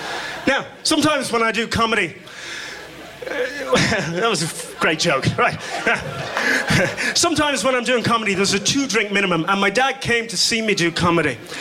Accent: Ireland; now in United States; And our reputation as Irish people is so big here in America that when I walk into a liquor store, I can literally see the owner's eyes planning his early retirement

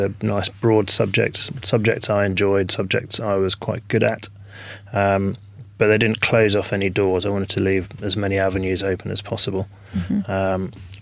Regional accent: South East England, United Kingdom; I grew up in Surrey. I was very lucky to live down, you know, south of London in Green Surrey.

